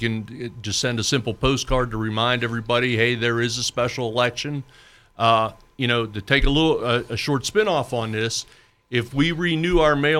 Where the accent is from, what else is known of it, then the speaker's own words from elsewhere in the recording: West Mifflin, Pennsylvania, United States; now in Pittsburgh, United States; And I grew up in the Mon Valley. I love the Mon Valley. I grew up in West Mifflin before moving to Pittsburgh.